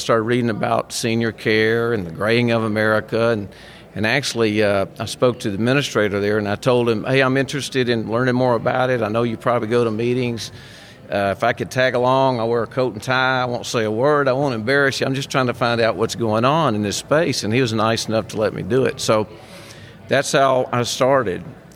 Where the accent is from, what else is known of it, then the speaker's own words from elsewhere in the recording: Nashville, Tennessee, United States; My hometown, Nashville, Tennessee. I get to come back to my hometown, so...